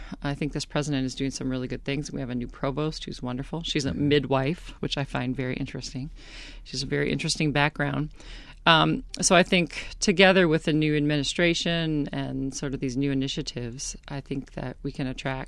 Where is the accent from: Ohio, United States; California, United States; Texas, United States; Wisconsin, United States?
Wisconsin, United States; Green Bay; we saw it as a really good opportunity to sort of come back home, since I'm from Green Bay.